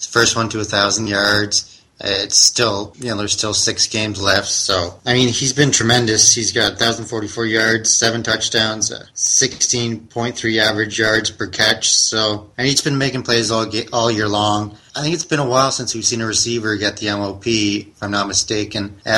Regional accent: Ontario, Canada; I grew up in Ontario

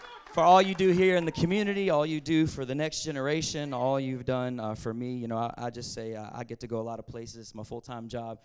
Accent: Atlanta, Georgia, United States; I'm from Atlanta. In Atlanta, we say yeah.

